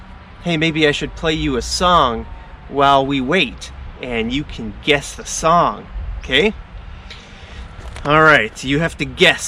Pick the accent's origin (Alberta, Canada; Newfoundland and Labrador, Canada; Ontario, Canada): Alberta, Canada; I'm from Alberta, and people from Alberta like to eat steak.